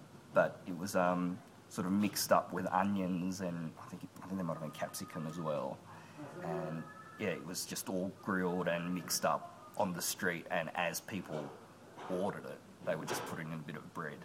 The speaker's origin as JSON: {"language": "English", "town": "Sydney", "region": "New South Wales", "country": "Australia", "said": "Sure. I'm from Sydney, Australia, and I'm 32 years old."}